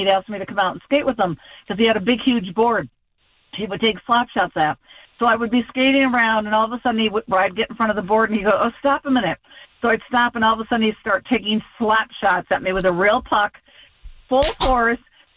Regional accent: Michigan, United States; Oh, well, when I was growing up in Michigan, my brother used to make the most amazing ice rinks in our backyard ever.

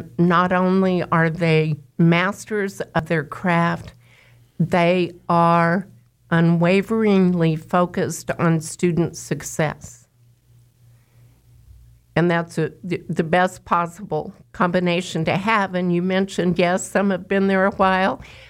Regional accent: Eureka, Kansas, United States; I grew up in Eureka, Kansas.

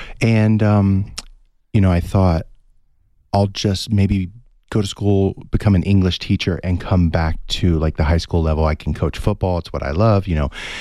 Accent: Louisiana, United States; born there; I mean, I was born in Louisiana and never lived there, you know?

